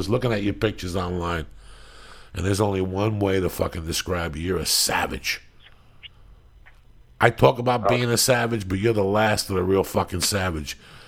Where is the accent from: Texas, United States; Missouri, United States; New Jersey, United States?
New Jersey, United States; North Bergen; And you came up to me after, and I'm like, I'm from North Bergen.